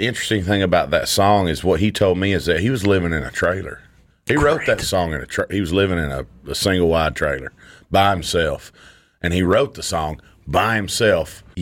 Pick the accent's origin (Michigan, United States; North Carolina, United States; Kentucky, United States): Kentucky, United States; Bergen; Hi, I'm singer-songwriter … I'm from Bergen, Kentucky